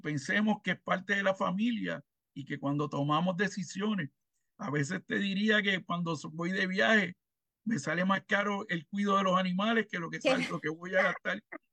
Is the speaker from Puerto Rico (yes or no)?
yes; Puerto Rico; como puertorriqueños, entiendo que tenemos que tomar conciencia